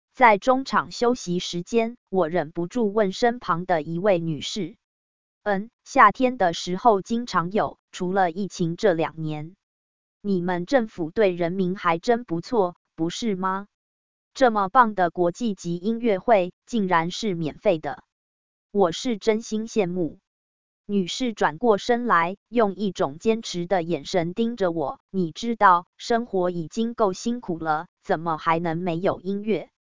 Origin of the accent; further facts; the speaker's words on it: Taiwan; 来不及跟他说我们其实是台湾人。